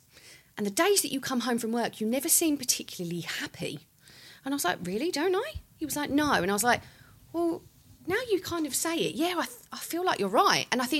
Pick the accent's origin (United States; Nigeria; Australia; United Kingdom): United Kingdom; Witham, East of England; So I grew up in Witham. And then we moved out to a little village called Silver End.